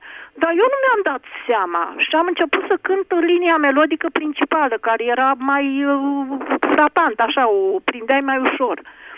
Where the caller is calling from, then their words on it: Piatra Neamț, Neamț County, Romania; din Piatra Neamț. Atât de rar pot să iau legătura cu dumneavoastră de pe telefonul meu fix din Piatra Neamț, că la Iași mi-e mai greu.